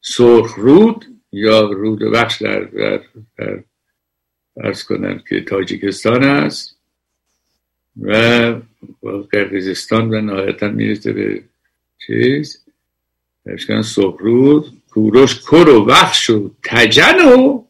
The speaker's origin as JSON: {"language": "Persian", "country": "Iran", "said": "خود ما ایرانی هستیم"}